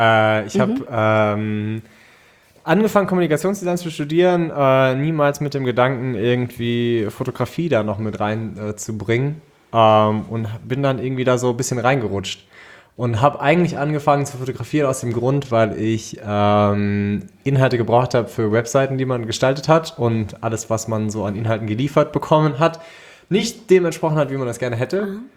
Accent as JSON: {"language": "German", "town": "Wiesbaden", "region": "Hesse", "country": "Germany", "said": "Ich komme aus Wiesbaden"}